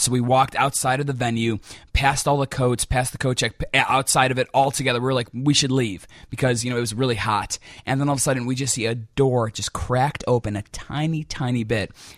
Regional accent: Illinois, United States; I'm a great, great Bears fan, being a Chicagoan through and through. But was raised on the border of Wisconsin

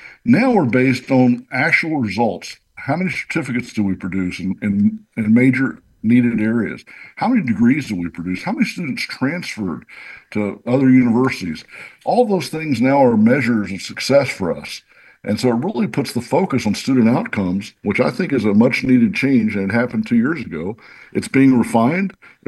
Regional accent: West Orange, Texas, United States; I wish something like that would have been around when I was growing up in West Orange, Texas.

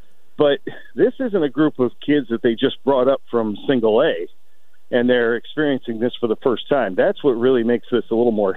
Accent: New York, United States; back when I was a kid in the area where I grew up in New York

